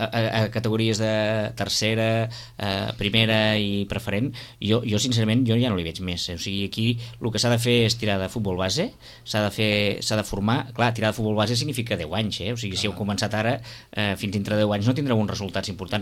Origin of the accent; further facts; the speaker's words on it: Sitges, Catalonia, Spain; nosaltres mateixos, que som els de Sitges